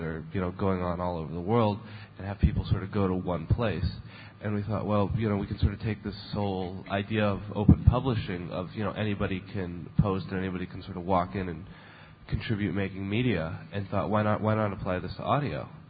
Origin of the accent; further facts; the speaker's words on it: Portland, Oregon, United States; now in New York, United States; I'm originally from Portland, Oregon. I recently moved to the New York area.